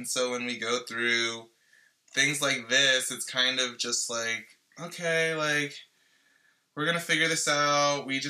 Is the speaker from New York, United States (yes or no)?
yes; New York, United States; I'm from Long Island, like I said, or I grew up there at least.